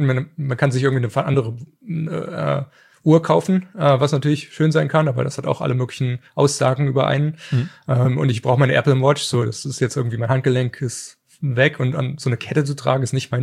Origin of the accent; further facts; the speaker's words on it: Germany; in den 80ern, wo ich als Kind in Deutschland englische He-Man-Folgen und was weiß ich, Mask und Transformers geguckt habe